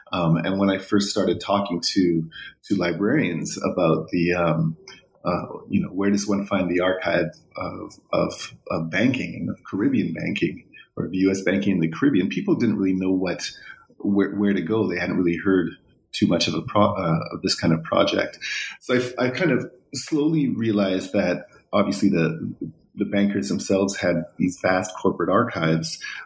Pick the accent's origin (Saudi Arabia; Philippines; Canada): Canada; Vancouver, British Columbia; Before that, I was raised in Vancouver, went to Simon Fraser University there, and spent a little bit of time flitting around writing and editing before I returned to graduate school.